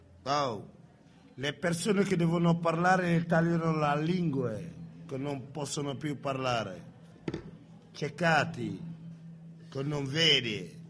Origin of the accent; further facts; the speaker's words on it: Senegal; Italian is a second language; Io dico, io sono senegalese